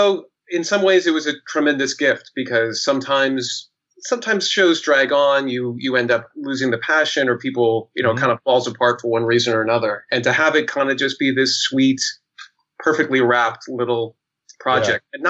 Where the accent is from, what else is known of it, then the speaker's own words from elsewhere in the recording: Portland, Oregon, United States; now in New York, United States; I'm originally from Portland, Oregon.